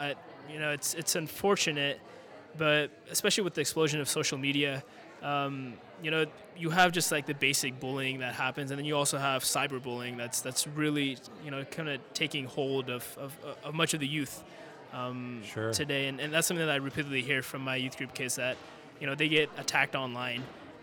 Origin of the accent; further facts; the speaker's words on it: Auburn, Washington, United States; I mean, when I was growing up in high school, and I grew up in Auburn, Washington. So when I went to high school, I was, I think, the only Muslim there.